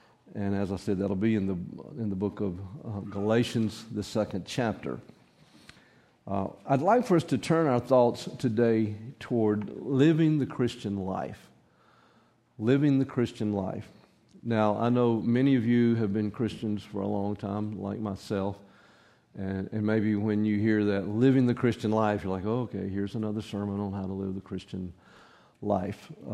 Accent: Selma, Alabama, United States; Some of you know that my home, I grew up in Selma, Alabama.

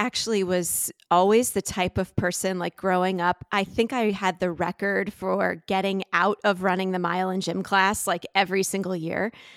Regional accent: New Jersey, United States; moved away as an adult; now in Ohio, United States; Yeah, I was raised in New Jersey, proud Jersey girl, fantastic family. I got married in New Jersey, but we moved to Ohio about 19 years ago.

